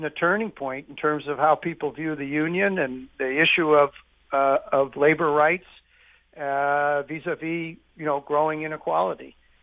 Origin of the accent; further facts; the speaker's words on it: Massachusetts, United States; And I'm from Massachusetts, and we're going to try to do the same thing at our Democratic State Party meeting.